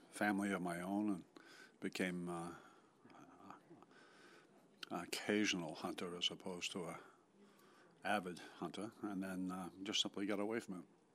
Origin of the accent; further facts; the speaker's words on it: Concord, Massachusetts, United States; now in Stowe, United States; I was born in Concord, lived initially on 17 Grant Street, moved to Neshottoc Hill in the 50s, resided there until I was married, and then moved to Stowe after that.